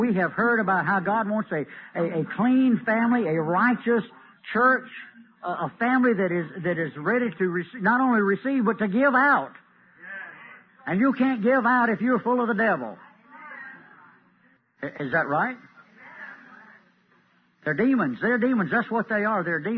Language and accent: English; Millington, Tennessee, United States; We're from Millington, Tennessee, for those who are new here.